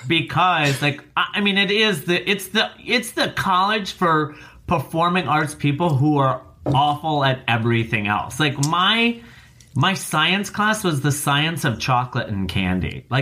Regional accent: Rockford, Illinois, United States; oh, I grew up in Rockford, and they're like, what shithole place is that? And I'm like, oh, I grew up in Chicago.

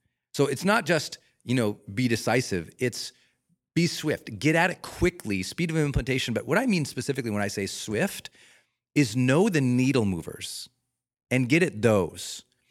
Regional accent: Montana, United States; And I'm a Rocky Mountain kid. I'm from Montana, but, you know, the Rockies extend all the way up, as you know.

